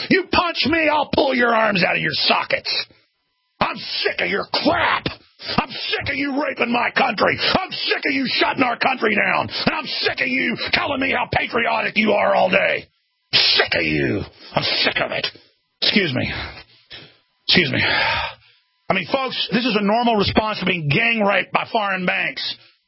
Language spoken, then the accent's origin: English; United States; I'm an American. I'll die an American.